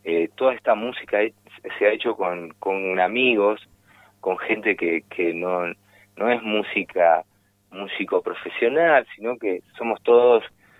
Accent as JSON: {"language": "Spanish", "region": "Río Negro", "country": "Argentina", "said": "Buscando una cierta identidad, porque, bueno, somos del Alto Valle, muy muy cosmopolita también, ¿no?"}